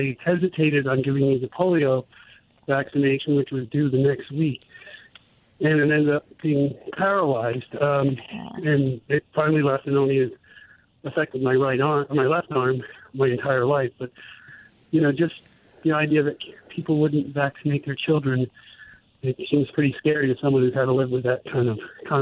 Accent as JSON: {"language": "English", "town": "Emmaus", "region": "Pennsylvania", "country": "United States", "said": "Yes, I'm from Emmaus, and I was 9 months old when I contracted polio. That was the last case in 1959 in Hunterdon County"}